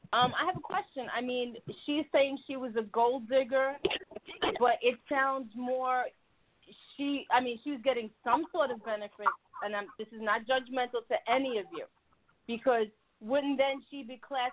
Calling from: Brooklyn, New York, United States; I'm calling from Brooklyn, New York.

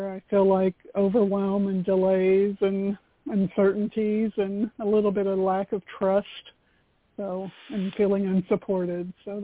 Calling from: Florida, United States; from Florida.

